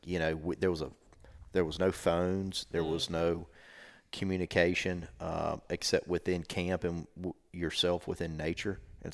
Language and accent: English; Alabama, United States; Stepping back, childhood, you know, I grew up in South Alabama, and we had, you know, 15 acres around my house.